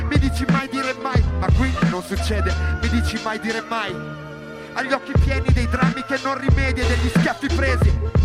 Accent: Ravenna, Emilia-Romagna, Italy; Io sono di Ravenna, non vengo spesso da ste parti.

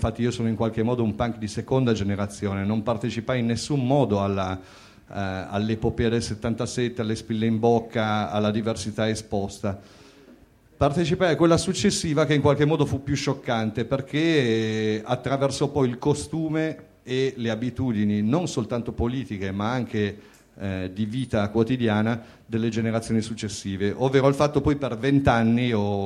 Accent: Turin, Piedmont, Italy; now in Milan, Italy; sono di Torino, ma in qualche modo sono arrivato a Milano. Mi ci ha portato il punk all'inizio e poi mi ci ha portato altre storie adesso, per cui vivo in questa città.

